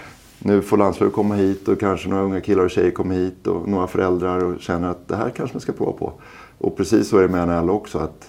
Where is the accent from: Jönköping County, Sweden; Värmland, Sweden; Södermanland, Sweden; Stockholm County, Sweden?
Stockholm County, Sweden; Stockholm; Jag är uppväxt väldigt nära Globen.